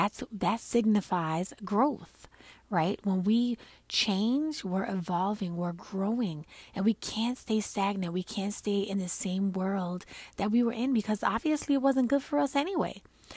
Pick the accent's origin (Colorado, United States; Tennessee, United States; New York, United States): New York, United States; Brooklyn; Listen, I'm from Brooklyn.